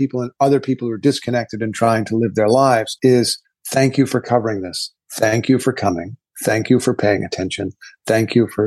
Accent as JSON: {"language": "English", "country": "United States", "said": "And I feel a connection as an American"}